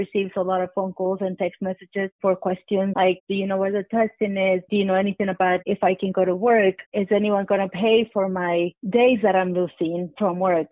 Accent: Mexico; English is a second language; now in United States; And I speak Spanish. I come from Mexico. I'm an immigrant.

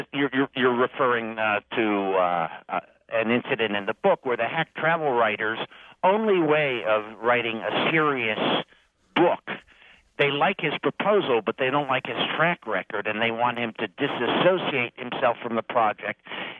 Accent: New Jersey, United States; my second novel, which was about rock and roll and my home state of New Jersey

